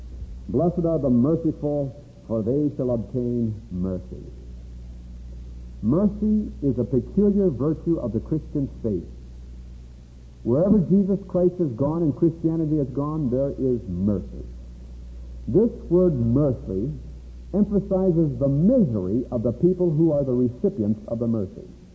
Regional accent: Hinckley, Minnesota, United States; Back in my hometown of Hinckley, Minnesota, one time a bum, tramp, a beggar, came to the preacher's house.

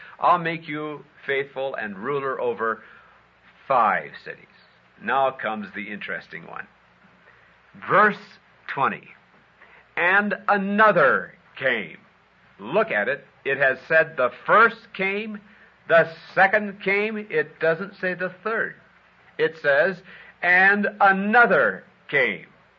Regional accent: Hinckley, Minnesota, United States; back in my hometown of Hinckley, Minnesota, this actually happened one time.

